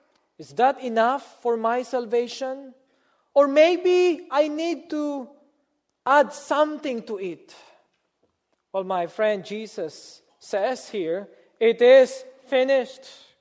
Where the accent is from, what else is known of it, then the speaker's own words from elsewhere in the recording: Philippines; I grew up in the Philippines. When Holy Week comes, especially on Good Friday, many people in the Philippines would literally have themselves crucified.